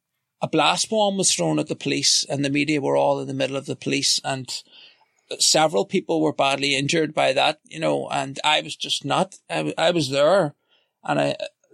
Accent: Belfast, Northern Ireland, United Kingdom; born there; I was born in Belfast.

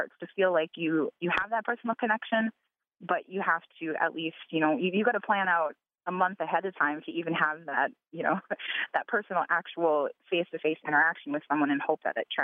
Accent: South Dakota, United States; You know, like I said, I'm from South Dakota, so we have a lot of politics around the COVID-19 pandemic and masking

